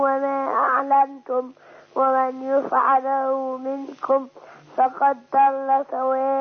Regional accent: Giza, Giza Governorate, Egypt; من الجيزة.

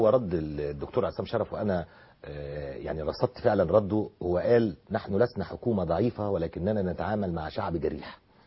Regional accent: Egypt; كمان لنا خصائص احنا كشعب مصري

